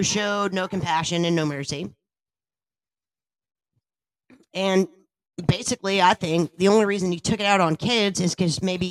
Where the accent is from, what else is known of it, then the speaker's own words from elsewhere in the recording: Boston, Massachusetts, United States; Now, we grew up in Boston.